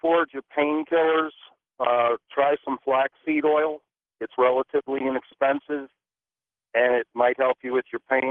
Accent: Albany, New York, United States; and I grew up in Albany

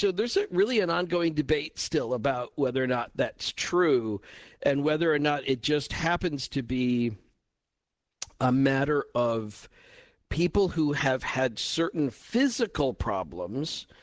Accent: Illinois, United States; I grew up in just outside of Chicago when I was young, and that's that we had a green stamp redemption center in Evanston

